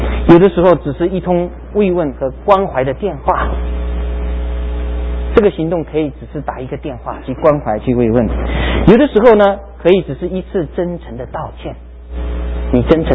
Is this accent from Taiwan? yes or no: no; Fujian, China; 福州话比较难懂我们福建人我不懂他的福州话